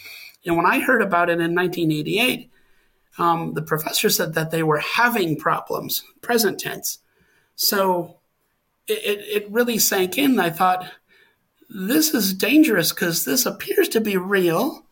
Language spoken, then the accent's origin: English; Wisconsin, United States; moved away as an adult; also born or lived in Montana; I grew up in Wisconsin. I moved out to Montana to go to graduate school at Montana State University in Bozeman.